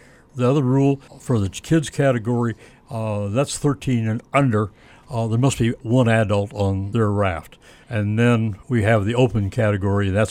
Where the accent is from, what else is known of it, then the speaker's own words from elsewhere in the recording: Hannibal, Missouri, United States; born there; now in New Orleans, United States; Oh, I was born on the Mississippi. I was born in Hannibal. So I've been on the river most of my life.